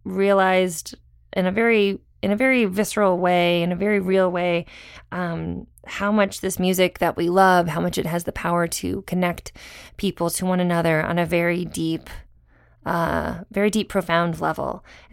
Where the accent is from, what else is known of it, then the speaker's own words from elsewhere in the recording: Massachusetts, United States; I'm from Massachusetts, so my parents are pretty happy about it.